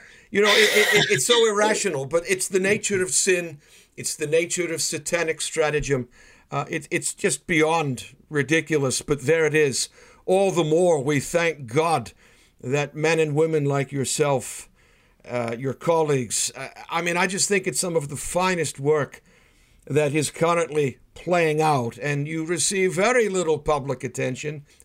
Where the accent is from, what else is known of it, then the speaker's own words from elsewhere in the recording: Everett, Massachusetts, United States; I hail from Everett, Massachusetts, which is adjacent to Malden.